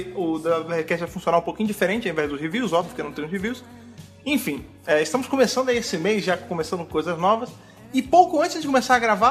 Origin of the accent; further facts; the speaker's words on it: Rio de Janeiro, Brazil; No Rio de Janeiro a gente não tem isso. Não é da minha terra.